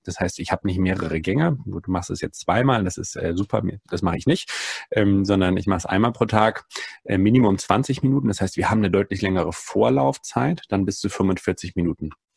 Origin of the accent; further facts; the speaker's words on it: Northern Germany, Germany; ich bin zumindest in Norddeutschland aufgewachsen und ich glaube, Deutschland hat einfach eine sehr starke Saunakultur